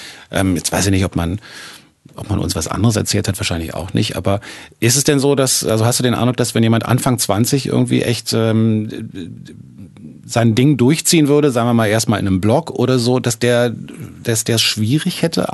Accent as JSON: {"language": "German", "region": "Berlin", "country": "Germany", "said": "ich bin ja als Berliner wahnsinnig verwöhnt, was die Radiolandschaft angeht."}